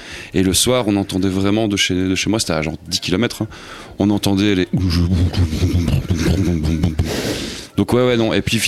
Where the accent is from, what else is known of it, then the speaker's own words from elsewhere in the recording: Mons, Wallonia, Belgium; Région de Mons, exactement.